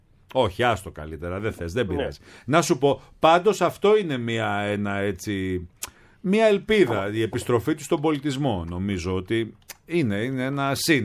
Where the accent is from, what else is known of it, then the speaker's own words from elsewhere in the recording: Chios, North Aegean, Greece; Και ως χιώτης το υπάρχω.